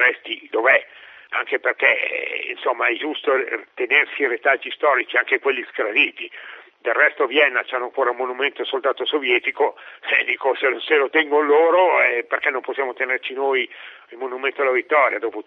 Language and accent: Italian; Lombardy, Italy; born there; now in Trentino, Italy; persino per uno come me, che di Trentino ha solo praticamente l'adozione, cioè essendo io lombardo, quindi di nascita.